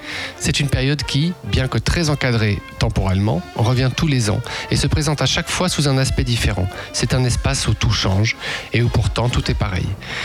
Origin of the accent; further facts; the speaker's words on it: France; c'est une observation nationale de nos habitudes en tant que Français